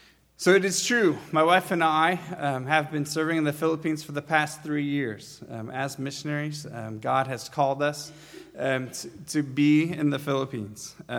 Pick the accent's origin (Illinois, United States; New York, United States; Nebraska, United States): Illinois, United States; Chicago; I decided to write one of my old friends, someone I grew up with back in the Chicago area.